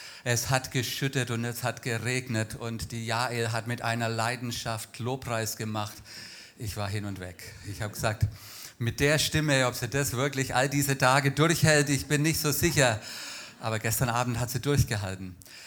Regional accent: Bavaria, Germany; Wir kommen eben beide aus Franken, ne?

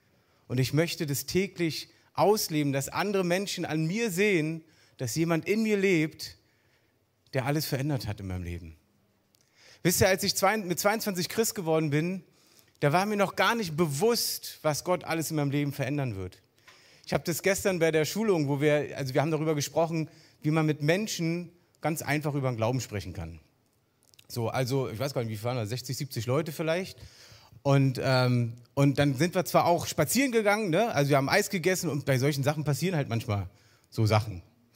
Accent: Berlin, Germany; Also vor euch steht ein echter Ostberliner sogar noch.

